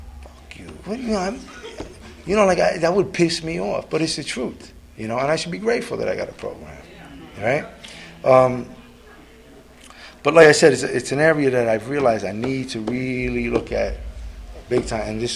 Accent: New York, United States; I'm from New York, I'll be going down and all of this stuff.

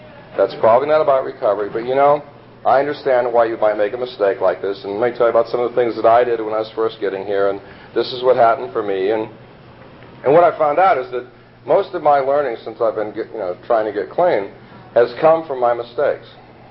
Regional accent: Arizona, United States; because I was raised in Arizona. And my mother's people were Mormons.

